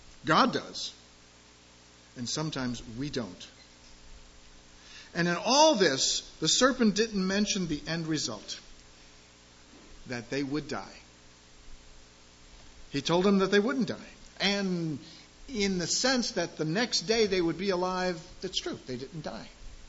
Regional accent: Florida, United States; One of the examples that was brought up in growing up in the South in Florida

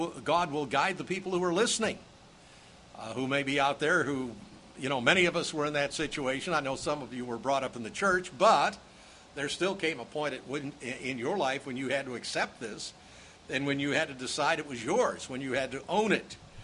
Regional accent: New York, United States; born there; Okay, I'm a New Yorker by birth, but I'm a hillbilly by choice.

